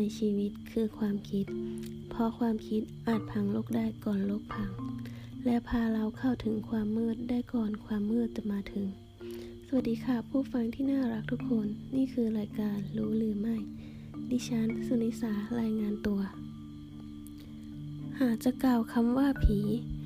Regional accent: Central Thailand, Thailand; ดิฉันเองเป็นคนภาคกลางก็จะมีความเชื่อเกี่ยวกับผีเทวดาสิ่งศักดิ์สิทธิ์ไม่เหมือนกับชาวอีสานภาคเหนือหรือภาคใต้

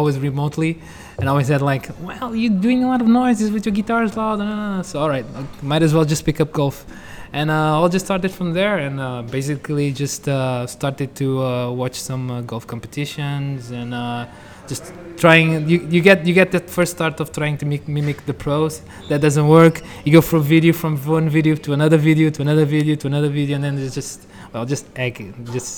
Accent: Lisbon, Portugal; I was born and raised in Lisbon.

